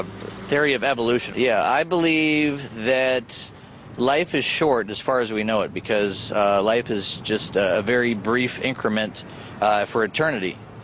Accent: United States; born there; I was born here in the United States back in 1973.

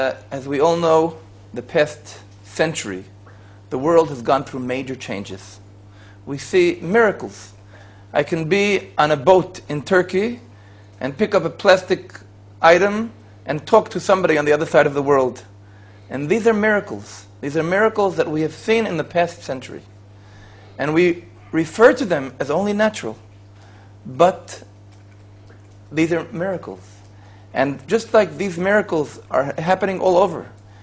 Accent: Jerusalem, Jerusalem District, Israel; English is a second language; I am from Jerusalem.

